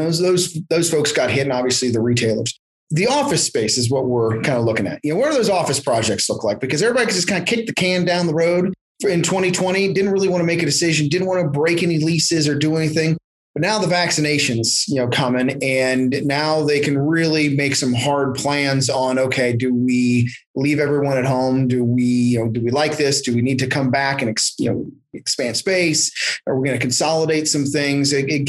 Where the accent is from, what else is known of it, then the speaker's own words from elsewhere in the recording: Columbus, United States; Loved Columbus. You know, I'm from Columbus and a really great community.